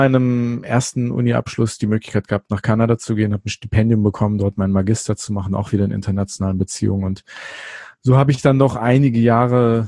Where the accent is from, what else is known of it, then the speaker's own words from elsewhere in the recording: Burgwedel, Lower Saxony, Germany; Ich bin in Burgwedel bei Hannover aufgewachsen, ne?